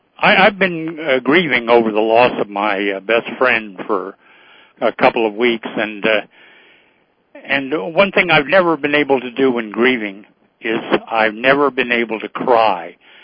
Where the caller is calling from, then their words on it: Spokane, Washington, United States; I'm calling from Spokane, Washington.